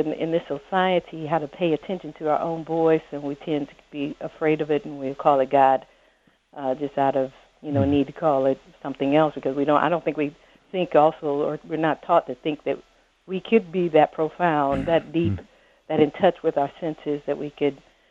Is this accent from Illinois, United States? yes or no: yes; Springfield, Illinois, United States; moved, back to Illinois, back to my hometown, Springfield, Illinois